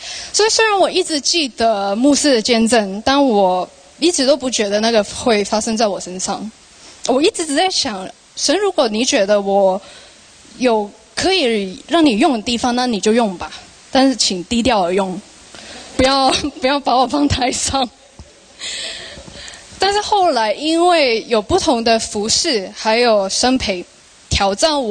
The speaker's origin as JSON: {"language": "Chinese", "country": "Hong Kong", "first_language": "Cantonese", "second_language": "Chinese", "said": "因为我是香港人，就是我本来是讲广东话的。"}